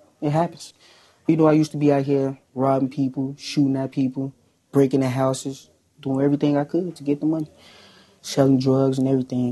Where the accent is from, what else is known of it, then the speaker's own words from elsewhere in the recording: Chicago, Illinois, United States; I'm from Chicago.